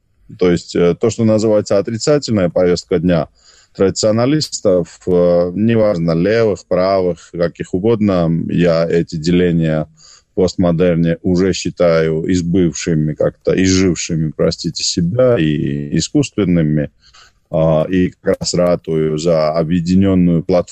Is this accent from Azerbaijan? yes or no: no; Georgia; Я вот от чистого сердца, там, как грузин русским моим друзьям, братьям, говорю